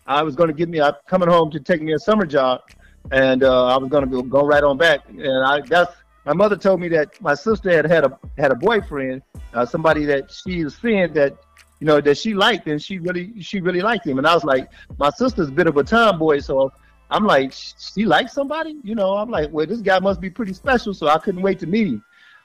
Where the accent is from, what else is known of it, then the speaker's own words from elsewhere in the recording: Detroit, Michigan, United States; Well, I grew up in a great home.